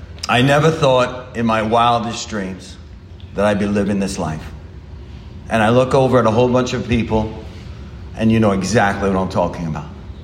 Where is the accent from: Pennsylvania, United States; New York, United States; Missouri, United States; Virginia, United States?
New York, United States; Like, I'm from New York.